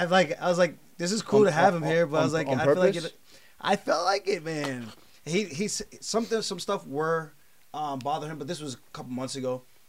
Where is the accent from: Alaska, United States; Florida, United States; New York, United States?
New York, United States; New York City; I am from Bed-Stuy, my boy.